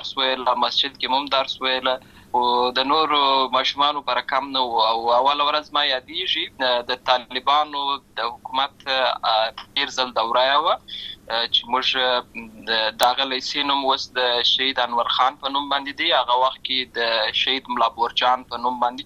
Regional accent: Lashkar Gah, Helmand, Afghanistan; زه په اصل کې د اوروزګان ولایت یم، اما زه په هلمند ولایت لشکرګاه کې پیدا شوی یم، اما د لوی سوی یم، عملته مې ښوونځی لسته ده

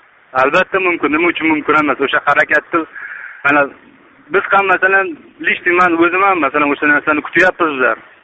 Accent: Khorezm Region, Uzbekistan; Men Xorazmdanman, Xorazmdan.

